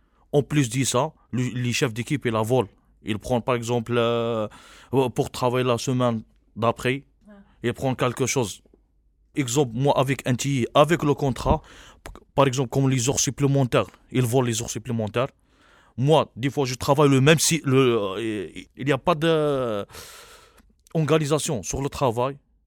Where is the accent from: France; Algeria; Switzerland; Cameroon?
Algeria; Même moi, je suis algérien.